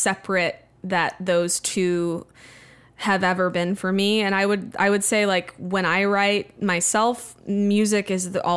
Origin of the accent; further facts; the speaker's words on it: Austin, Texas, United States; he was friends with … who were some of my earliest mentors growing up in the Austin music scene.